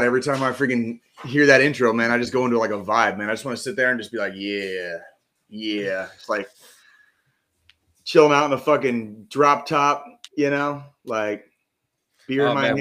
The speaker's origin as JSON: {"language": "English", "region": "Arizona", "country": "United States", "tie": "born or raised there", "said": "For reference, like again, this is me going back to growing up in Arizona. Like Arizona does not do daylight savings."}